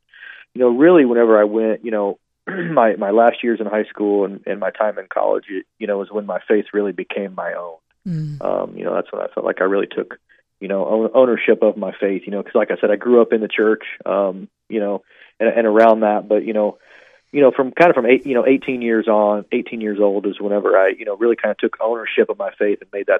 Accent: Chillicothe, Missouri, United States; Yeah, so I grew up in a small town in north central Missouri. Chillicothe, Missouri is the name of the town, a town of about 12,000 people. Both of my parents are from there. I was born and raised there.

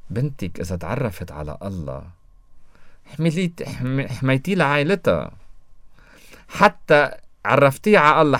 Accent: Lebanon; عنا نحن كلبنانيين

